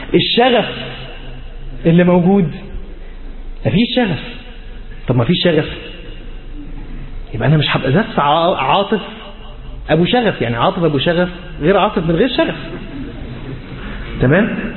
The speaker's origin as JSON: {"language": "Arabic", "country": "Egypt"}